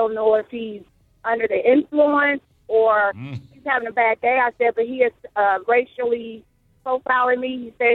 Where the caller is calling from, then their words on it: Indianapolis, Indiana, United States; I was pulled over by a police officer who at that time in our community, I'm calling from Indianapolis, was known for bad behavior with blacks.